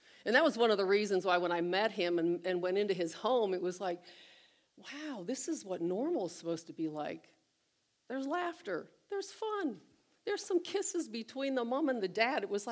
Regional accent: Butler, Pennsylvania, United States; I grew up here in Butler, and it seemed like everybody, my dad worked at the mill.

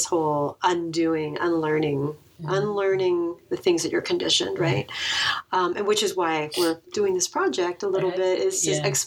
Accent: Hawaii, United States; Oh, I never heard that because I grew up in Hawaii and not Manila.

